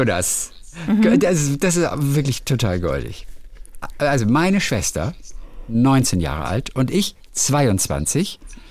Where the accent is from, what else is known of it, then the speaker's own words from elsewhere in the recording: Bavaria, Germany; da komme ich genau her. Hab mich so gefreut. Erstens habe ich, obwohl das meine Heimat ist, gar nicht von der Namensgebergeschichte des Watzmanns gewusst.